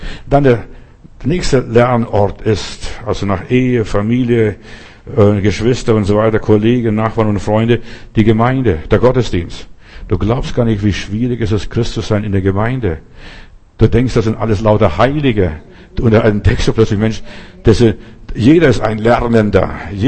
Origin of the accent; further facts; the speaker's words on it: Bavaria, Germany; ich bin in Bayern groß geworden, ein Stück weit, ich mag Bayern.